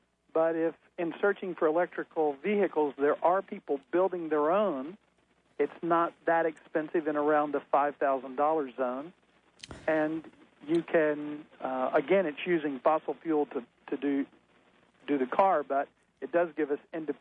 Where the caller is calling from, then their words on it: Tampa, Florida, United States; from Tampa.